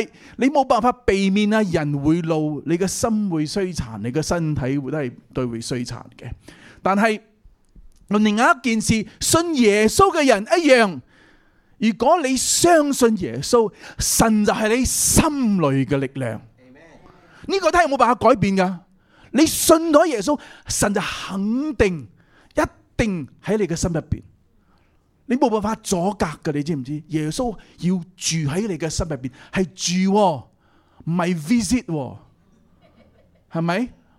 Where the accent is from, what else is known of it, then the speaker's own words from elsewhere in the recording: Fujian, China; 我系福建人啊，所以我讲广东话，但系我阿妈系广府人嘛，所以我爸系福建人，